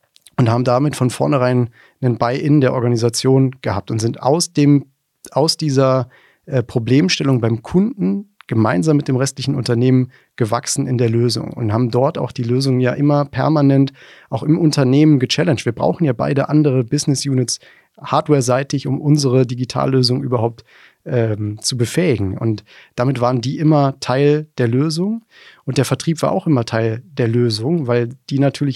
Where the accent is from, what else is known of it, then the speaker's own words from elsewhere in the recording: Rhineland, Germany; ich bin kein Schwabe, ich bin auch Rheinländer